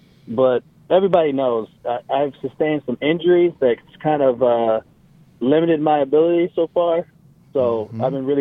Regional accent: California, United States; And nobody asked me that question because I came from California. So I only knew about the USC-UCLA rivalry.

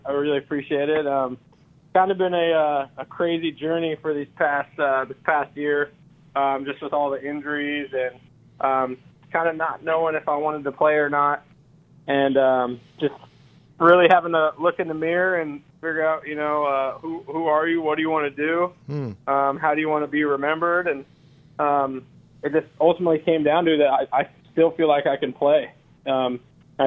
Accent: Seattle, Washington, United States; I got this huge opportunity now with the Seahawks, my hometown.

